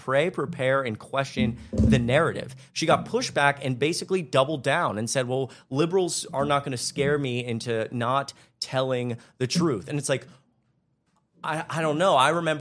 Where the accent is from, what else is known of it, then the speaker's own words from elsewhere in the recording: Georgia, United States; Again, I was born and raised in Georgia. I've lived there pretty much my whole life.